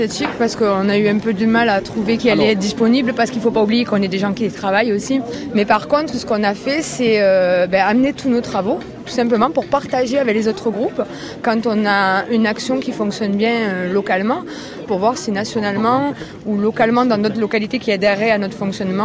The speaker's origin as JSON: {"language": "French", "region": "Pays de la Loire", "country": "France", "said": "Et moi, je viens de Vendée, du sud Vendée."}